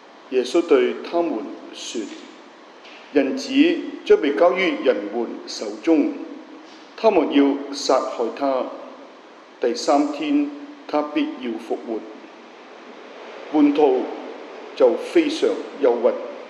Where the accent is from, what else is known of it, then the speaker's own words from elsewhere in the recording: Hong Kong; 所以今天我香港人需要的是与主的密切的关系。